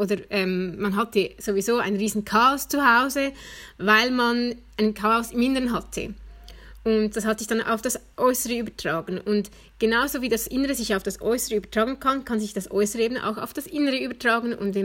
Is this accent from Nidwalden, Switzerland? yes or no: yes; Nidwalden, Switzerland; Ich bin 34 Jahre alt, ich bin seit diesem Jahr Mutter, ich stamme aus Nidwalden